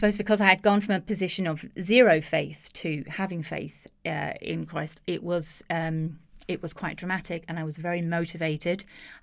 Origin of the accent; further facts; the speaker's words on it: United Kingdom; now in Ireland; I am not from the island of Ireland. My accent might wander around a bit because I have lived in a lot of different places. But I was brought up in the UK to what a lot of Irish people find a rather strange concept in a family that had no faith at all.